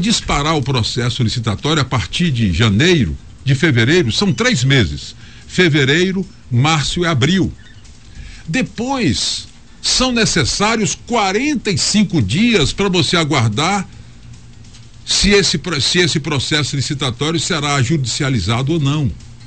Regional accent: Vitória da Conquista, Bahia, Brazil; Mas aí, Conquista é uma cidade que pensa, a minha terra é uma terra politizada.

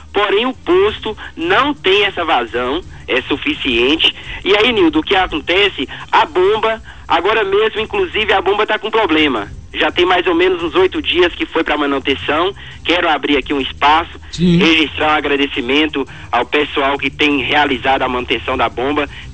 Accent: Abelhas, Brazil; eu tenho 30 anos, Nildão. Nasci aqui em Abelhas e não saí daqui, nunca saí daqui. O máximo que eu fiquei daqui fora de Abelhas foi 20 dias.

